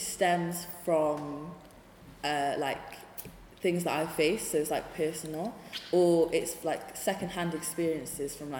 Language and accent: English; Cardiff, Wales, United Kingdom; I'm from Cardiff. My background heritage is West African and Asian, but yeah, I grew up in Cardiff my whole life.